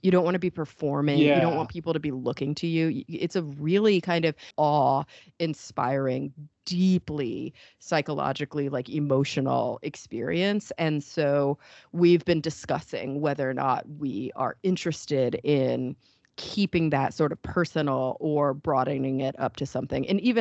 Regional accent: Plano, Texas, United States; And we are actually going to be in Dallas, so close to hometown. I grew up in Plano. My mother lives in Dallas.

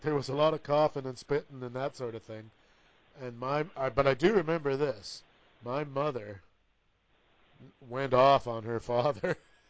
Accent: West Virginia, United States; I dare any of them bitches to come on down here, 'cause I'm from West by God, Virginia.

